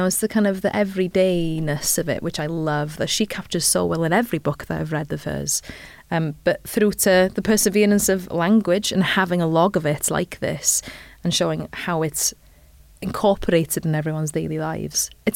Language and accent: English; Wales, United Kingdom; first language Welsh; So I did all of my GCSEs through the medium of Welsh because it's my first language.